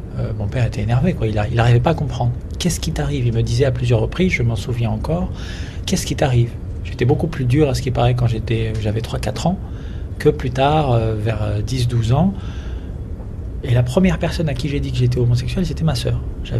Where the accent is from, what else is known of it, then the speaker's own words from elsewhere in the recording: France; J'ai grandi dans une famille d'origine algérienne. On a grandi en France, j'ai toujours étudié en France.